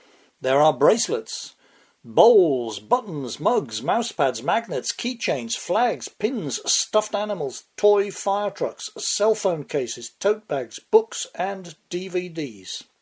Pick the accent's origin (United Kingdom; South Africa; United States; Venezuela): United Kingdom; England; I recall that my hometown in England made the boots for Oliver Cromwell's army, and I experience a surge of municipal pride.